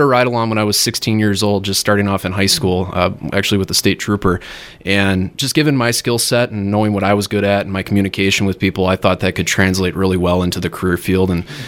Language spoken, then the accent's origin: English; Wisconsin Rapids, Wisconsin, United States; also born or lived in Plover; I'm from Wisconsin Rapids. Wisconsin Rapids, born and raised for pretty much the first half of my life. And I actually grew up in Plover during adolescence, but my family's always been in Rapids.